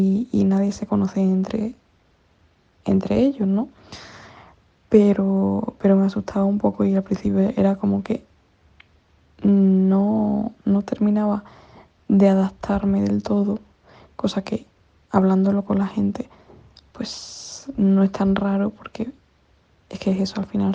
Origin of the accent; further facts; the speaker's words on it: Mérida, Extremadura, Spain; now in Valencia, Spain; soy de Mérida, de Extremadura, y estoy estudiando periodismo en la Universidad de Valencia, aunque de normal estudio en Madrid, en la Carlos III